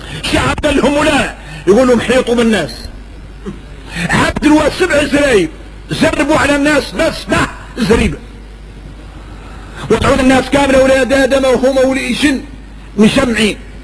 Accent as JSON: {"language": "Arabic", "country": "Mauritania", "said": "احنا موريتاني مربين على النفاق"}